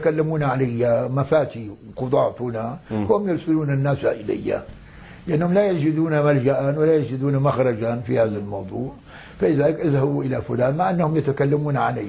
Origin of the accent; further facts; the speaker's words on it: Lebanon; وقتلوا رجلا عندنا في لبنان